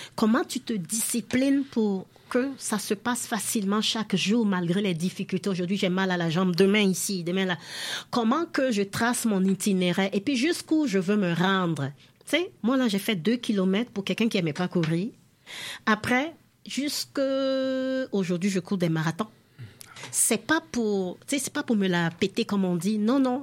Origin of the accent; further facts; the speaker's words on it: Benin; je suis originaire du Bénin, puis j'ai 8 sœurs, j'ai 2 frères